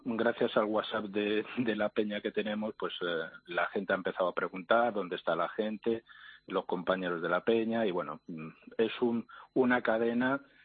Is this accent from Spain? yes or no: yes; Spain; now in Brussels, Belgium; nosotros como españoles ya estamos también acostumbrados, lo que hemos vivido en España